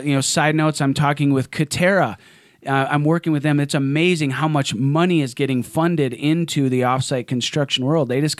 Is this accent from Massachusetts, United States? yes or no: no; North Dakota, United States; we connected through, social media and find out that we're both from North Dakota and had those connections.